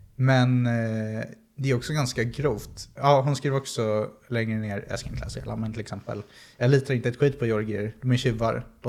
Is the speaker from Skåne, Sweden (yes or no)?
no; Uppsala, Uppsala County, Sweden; Jag är uppvuxen i Uppsala, precis.